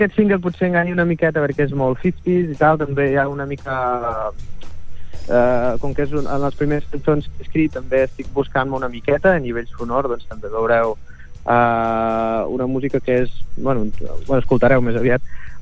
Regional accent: Catalonia, Spain; sinó també com a empordanès, no?

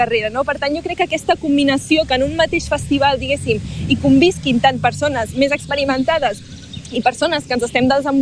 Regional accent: Pals, Catalonia, Spain; sempre poso que sóc de Pals

